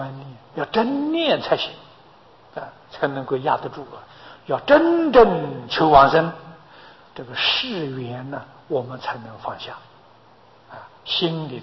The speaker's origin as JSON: {"language": "Chinese", "country": "China", "said": "我们中国人讲七情五欲啊"}